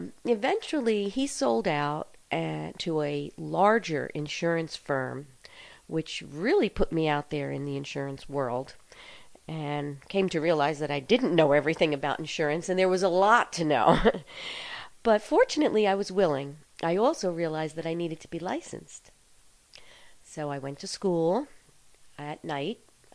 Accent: Elizabeth, New Jersey, United States; I grew up in Elizabeth

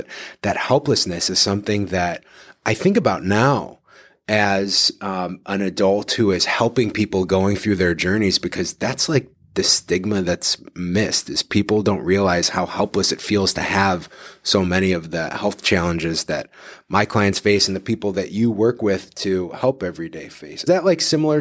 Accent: Detroit, Michigan, United States; now in Cleveland, United States; this now we have Meijer's in Cleveland, but I'm from Detroit and we only just got Meijer here in the last like 5 years, maybe.

